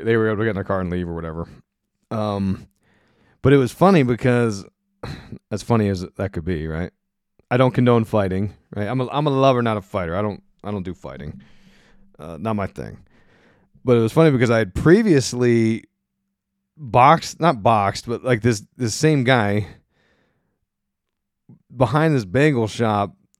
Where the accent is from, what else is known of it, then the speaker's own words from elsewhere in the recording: Ephrata, Pennsylvania, United States; armpit of PA called Ephrata, Pennsylvania, go to the Green Dragon. The armpit. You know, that's my hometown.